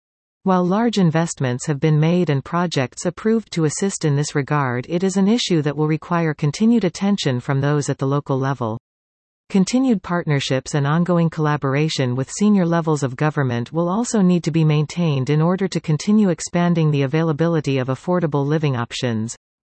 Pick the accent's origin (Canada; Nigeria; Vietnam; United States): Canada; Sudbury, Ontario; I was born and raised in Sudbury. I live, work and own property in Ward 10.